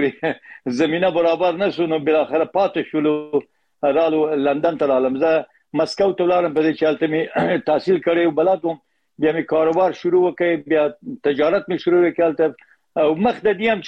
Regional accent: Herat, Afghanistan; born there; په هرات کې پیدا شوی یم.

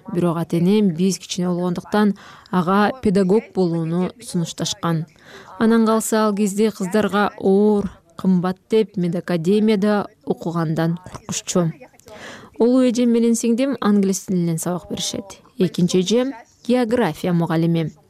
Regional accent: Minyanfan, Chuy Region, Kyrgyzstan; Чуй областнун Минянфан айылында туулгам. Ошол айылдагы жалгыз мектепте окугам.

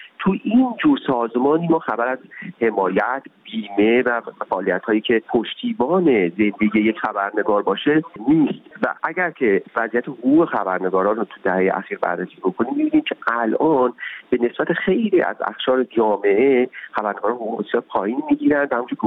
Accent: Iran; moved away as an adult; من حداقل 6 سال خارج از ایران هستم

